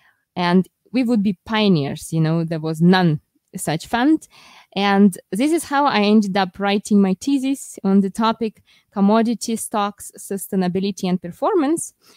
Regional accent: Russia; English is a second language; I'm the citizen of the world, how I like to say it, because even though I come originally from Russia, I'm also Swiss, French

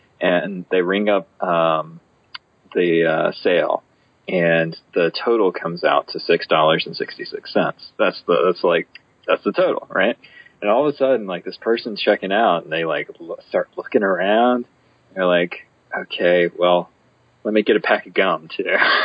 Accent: North Carolina, United States; I grew up in North Carolina. So we're still talking like rural Southern, traditions and stuff.

